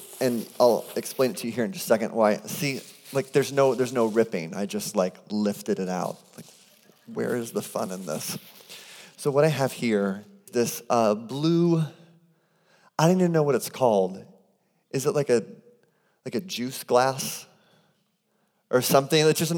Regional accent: Phoenix, Arizona, United States; I grew up in Phoenix, Arizona. And in the years that I lived in Phoenix, Arizona, my grandma and grandpa lived in a city called Sun City, Arizona.

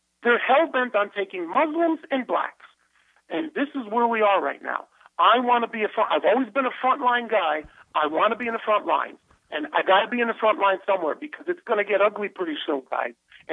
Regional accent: United States; But as an American, all I can say is

